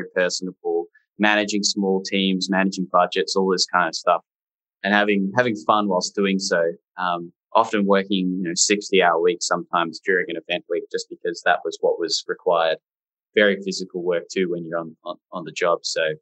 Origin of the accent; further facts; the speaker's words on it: Australia; Yeah, well, I'm obviously from Australia. You can probably hear that in my voice.